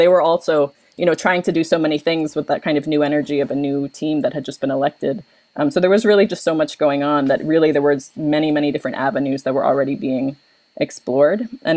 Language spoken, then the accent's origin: English; New York, United States; now in Philadelphia, United States; I'm from New York. I relocated to Philadelphia.